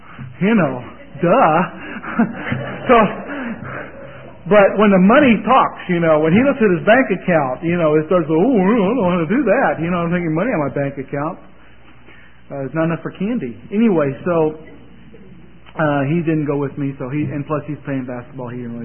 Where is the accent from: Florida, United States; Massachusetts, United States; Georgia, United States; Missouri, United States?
Missouri, United States; Of course, I'm from Missouri, so, you know, I try to balance it out a little bit.